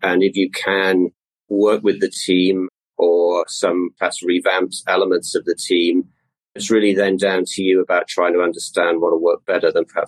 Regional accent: Bolton, North West England, United Kingdom; also born or lived in Essex; I grew up in Bolton, which is, for most people in the UK would know, sort of in the Northwest, was very much then a engineering town where they replaced the mills that had been working there. I had a pretty straightforward, I would say, middle-class upbringing

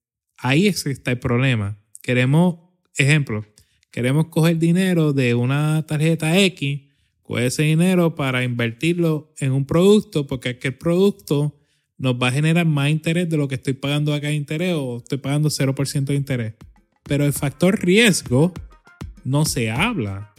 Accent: Patillas, Puerto Rico; also born or lived in Arroyo; Yo nací en Arroyo, pero me crié en el barrio Jaguar de Patillas.

